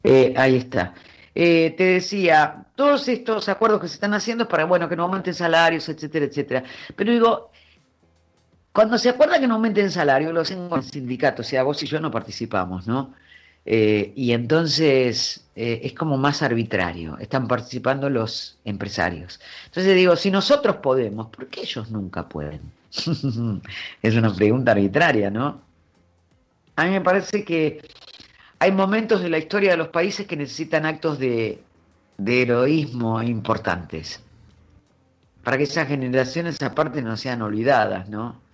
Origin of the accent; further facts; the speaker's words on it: Argentina; como los argentinos ya conocemos ese tema